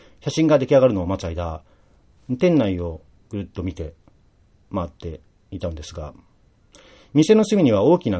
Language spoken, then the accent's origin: Japanese; Mito, Ibaraki, Japan; moved away as an adult; now in Hokuto, Japan; 私は茨城県水戸市出身、夫の転勤で15年ほど前に山梨県に引っ越してまいりました。甲府伊沢と転々とし、現在は北斗市の白州町に住んでおります。